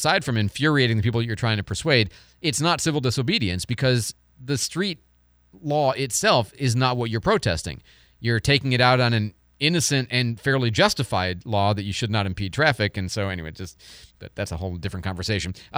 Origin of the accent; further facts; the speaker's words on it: Illinois, United States; okay, I'm from Illinois.